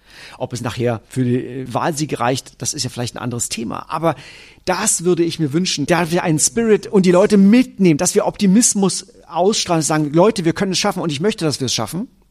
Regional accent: Brandenburg, Germany; ich komme ja aus Brandenburg, also aus der DDR.

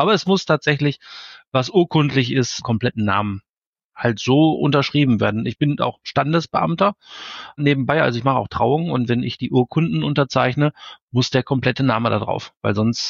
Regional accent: Essen, North Rhine-Westphalia, Germany; ich bin im Essener Norden groß geworden. Ist ja nicht allzu weit weg dann von Westfalen

